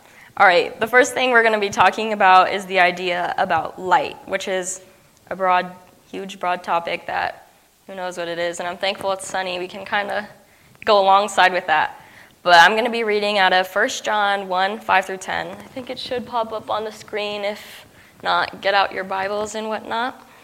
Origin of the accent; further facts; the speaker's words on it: Phoenix, Arizona, United States; I'm from Phoenix, Arizona, a little ways away from home, but I'm a sophomore at Olivet.